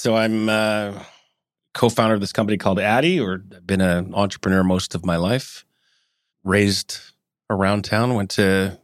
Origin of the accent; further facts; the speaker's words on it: Hong Kong; born there; also born or lived in Calgary; and then Hong Kong, where I was born, and then Calgary